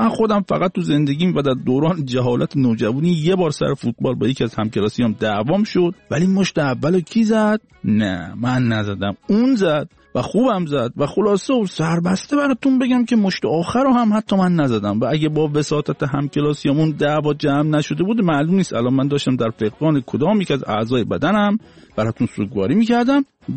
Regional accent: Shiraz, Fars, Iran; born there; و متولد شیرازم هستم

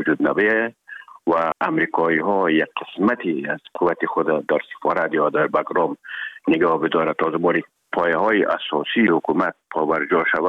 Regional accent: Herat, Afghanistan; also born or lived in Kabul

